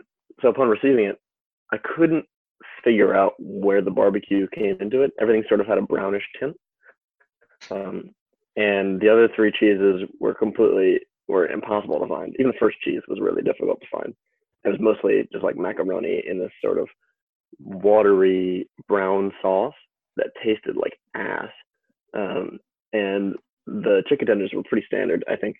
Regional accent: Connecticut, United States; Connecticut was so stupid because I'm from Connecticut.

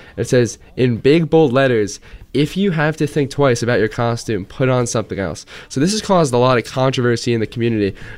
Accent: Scotch Plains, New Jersey, United States; So this kind of relates to my hometown, Scotch Plains, because recently a Native American figure

